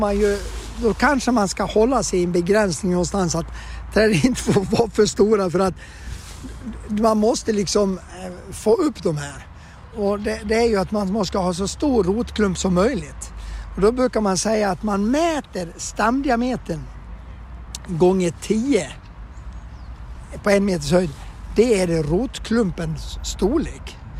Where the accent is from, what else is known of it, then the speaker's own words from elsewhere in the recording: Borlänge, Dalarna County, Sweden; Jag har faktiskt ett exempel i Borlänge där jag är ifrån.